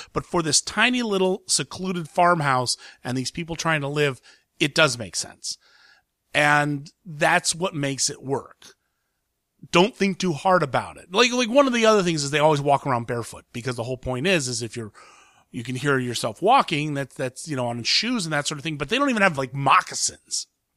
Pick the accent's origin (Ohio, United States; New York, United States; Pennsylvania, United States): Ohio, United States; I grew up in Ohio and I had family who lived on farms, farms are noisy.